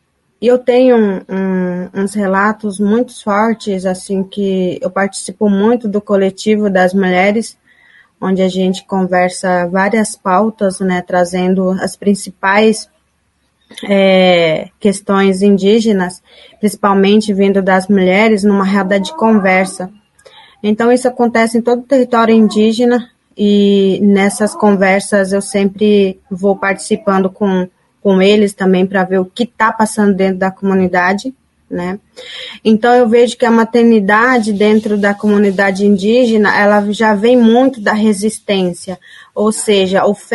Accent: Amambai, Mato Grosso do Sul, Brazil; now in Dourados, Brazil; Minha aldeia se chama Guapuú, fica no município de Amambai. Atualmente, eu moro na cidade de Dourados, porque eu estou cursando o curso de gestão ambiental.

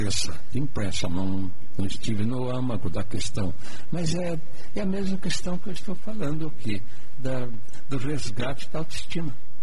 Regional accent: Brazil; E eu disse para ele, escuta, eu sou do Brasil, observei uma diferença entre

